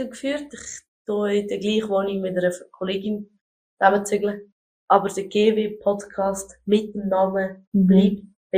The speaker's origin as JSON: {"language": "German", "country": "Switzerland", "said": "wir sind Schweizer"}